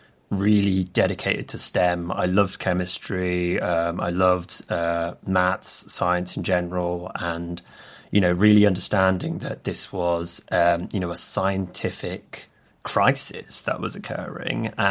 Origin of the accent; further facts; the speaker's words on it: London, United Kingdom; So yeah, I grew up in South London.